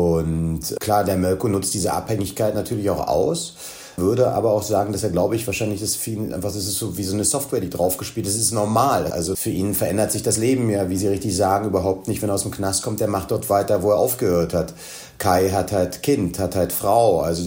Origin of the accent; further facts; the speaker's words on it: Dresden, Saxony, Germany; Ich bin Dresdner.